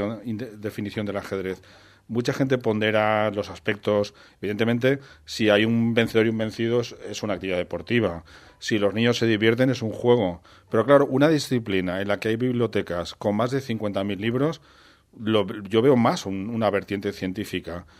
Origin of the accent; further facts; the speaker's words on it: Chelva, Valencian Community, Spain; Mi padre nos enseñó a mi hermano y a mí en Chelva, yo soy natural de Chelva.